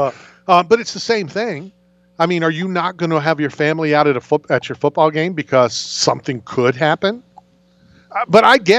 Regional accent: Philadelphia, Pennsylvania, United States; born there; I'm not sure that I'm from Philly. I was born in Philly. Right. I've always said I was born in Philly.

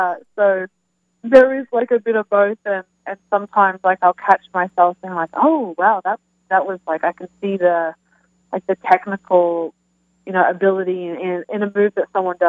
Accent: Australia; now in Kansas City, United States; I am have a funny accent. I'm from Australia, and I live in Kansas City now.

